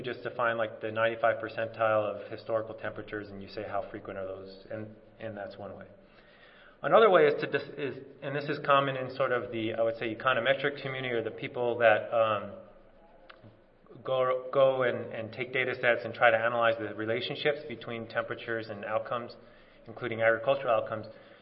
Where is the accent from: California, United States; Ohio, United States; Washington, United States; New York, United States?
California, United States; I'm going to try to give you my perspective, not only as a Californian in that sort of hellscape that was described in terms of the drought